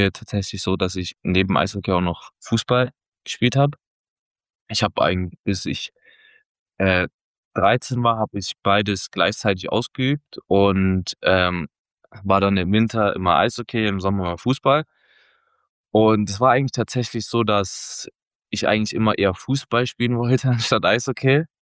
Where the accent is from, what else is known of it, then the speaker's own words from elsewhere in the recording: eastern Germany, Germany; Bei uns im Osten war es ja mal so, da sind immer die gleichen Teams